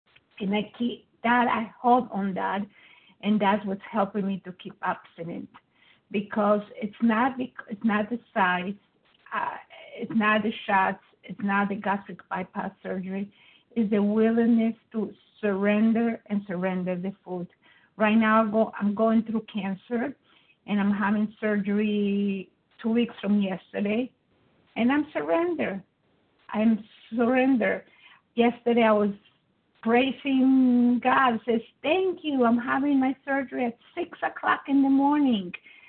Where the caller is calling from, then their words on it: Georgia, United States; from Georgia.